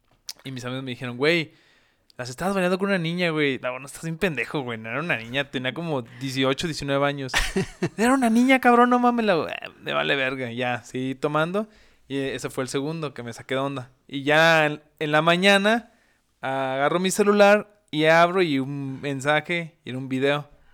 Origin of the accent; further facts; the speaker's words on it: Compostela, Nayarit, Mexico; Es un rancho cerca de Compostela, de mi pueblo.